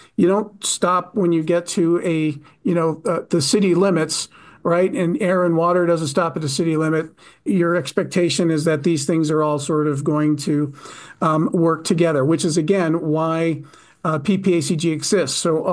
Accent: Arizona, United States; I'm from Arizona

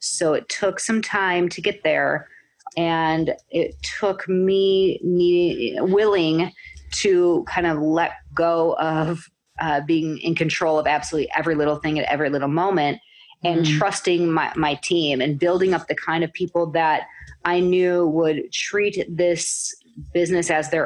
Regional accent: Madison, Wisconsin, United States; Well, I am from Madison, Wisconsin, and I have a few things going on all in the beauty industry.

